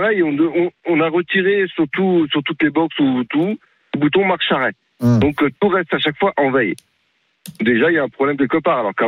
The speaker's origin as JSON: {"language": "French", "region": "Brittany", "country": "France", "said": "Pourtant, je suis breton."}